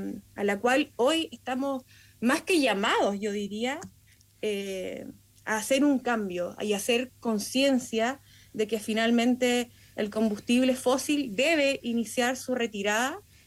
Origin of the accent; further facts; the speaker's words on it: Patagonia, Chile; como yo creo que como todo chileno y patagón, tenemos un cierto temor